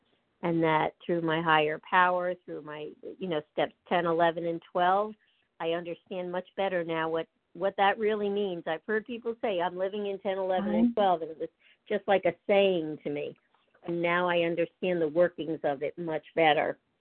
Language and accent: English; New Jersey, United States; I'm from New Jersey.